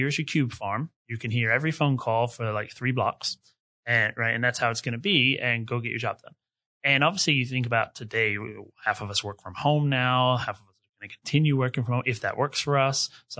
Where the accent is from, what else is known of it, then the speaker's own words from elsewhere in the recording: London, United Kingdom; Like, you know, I come from London.